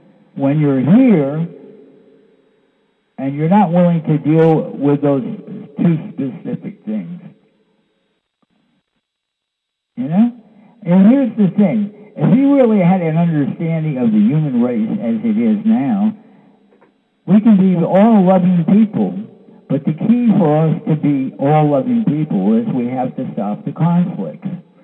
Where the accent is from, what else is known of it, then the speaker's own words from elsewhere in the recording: New York City, New York, United States; Hey, I'm from New York City. Manhattan is probably one of the most mixing places on earth where multiculturalism exists in a practical way.